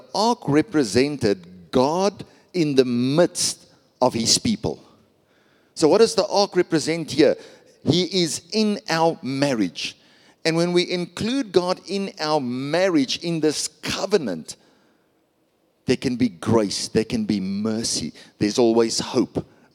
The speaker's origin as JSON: {"language": "English", "town": "Pretoria", "region": "Gauteng", "country": "South Africa", "first_language": "Afrikaans", "second_language": "English", "said": "I'm Afrikaans, she's English. I'm from Pretoria, she's from Bloemfontein. You know, Afrikaans, Pretoria, people from Pretoria that speak Afrikaans, we even have our own accent. That's how Afrikaans we are."}